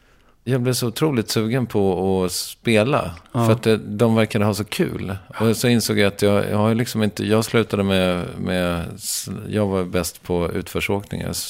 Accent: Sweden; Alltså, du vet, jag kommer från Mellansverige också, så det var inte så långa banor.

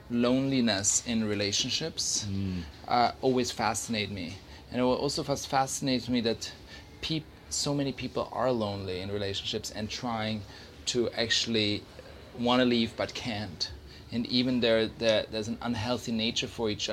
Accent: Switzerland; I grew up in Switzerland in the mountains, and I didn't have a lot of friends growing up. It was very sort of isolated.

